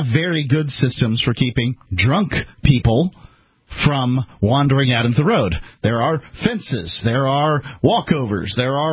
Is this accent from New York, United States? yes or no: no; Florida, United States; Oh, I'm from Florida.